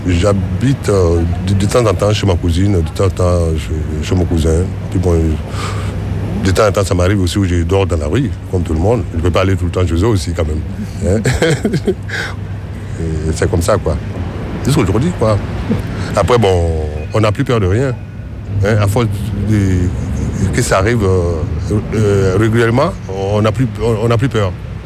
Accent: Côte d’Ivoire; moved away as an adult; now in France; Je suis de la Côte d'Ivoire. Ça fait 20 ans que je suis là. Je suis venu ici en France en 1989.

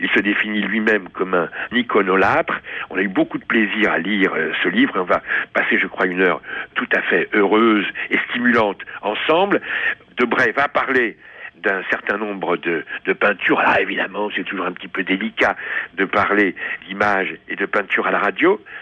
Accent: France

